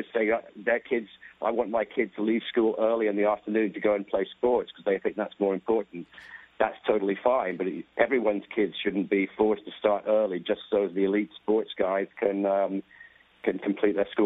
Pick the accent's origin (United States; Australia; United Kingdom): United Kingdom; as you can probably tell, I'm British.